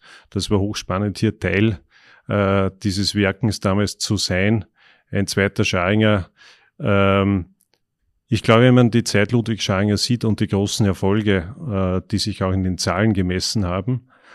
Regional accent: Micheldorf, Upper Austria, Austria; also born or lived in Kirchdorf; In Kirchdorf, ja. War die Bezirkshauptstadt, bin ich geboren, aufgewachsen in Micheldorf, in einem Forstgut. Und meine Mutter hatte dort eine Dienstwohnung. Und es waren sehr einfache, aber sehr gute Verhältnisse.

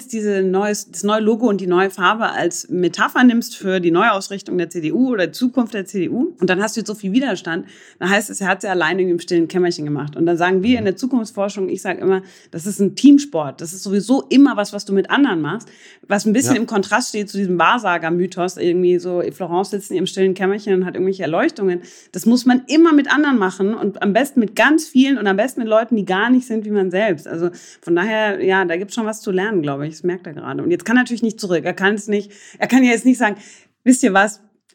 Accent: Munich, Bavaria, Germany; born there; ich bin ja in München geboren.

